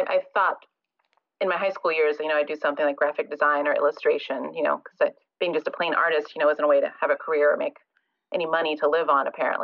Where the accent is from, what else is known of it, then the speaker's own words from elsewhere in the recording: Idaho, United States; also born or lived in Montana / Portland; I grew up in Idaho and Montana. I was actually born in Portland, but I don't really remember my Oregon years. I was pretty young, but mostly Idaho and Montana, pretty rural areas usually.